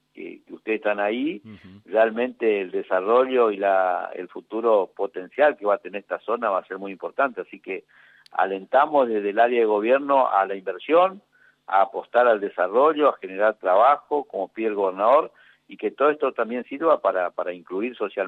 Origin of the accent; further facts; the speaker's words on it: Curuzú Cuatiá, Corrientes, Argentina; Yo soy de Curuzú, Cuatiá